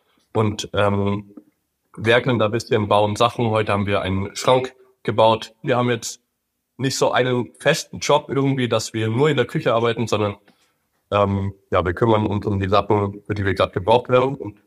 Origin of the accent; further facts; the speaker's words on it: Grafing, Bavaria, Germany; now in Buenos Aires, Argentina; ich bin ein Kumpel vom Julian, wir kommen aus Grafingen, aus der Nähe von München.